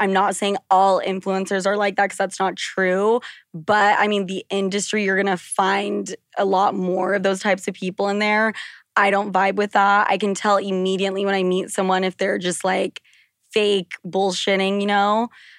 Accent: Utah, United States; Also, I grew up in Utah, and like, you're so scared to say, it's not, oh my God, it's oh my gosh.

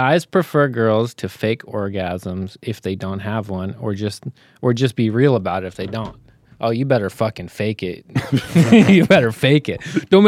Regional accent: Canada; Me and my friends were drinking beers, just being fucking Canadian shitheads drinking beers by a skate park.

